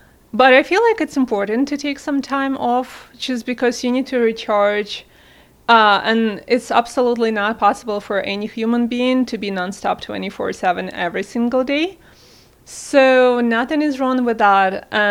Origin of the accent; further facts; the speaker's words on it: Belarus; I'm coming from a country that is post-Soviet Union, Belarus. I'm originally from Belarus.